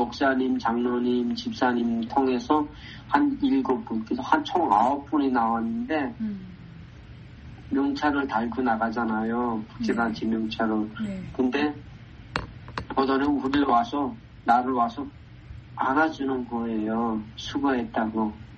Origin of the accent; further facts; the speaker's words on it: Kangwon, North Korea; moved away as an adult; 제 고향인 강원도 감옥으로 호송하던 도중에 기차에서 떨어져서 마지막 탈북했거든요.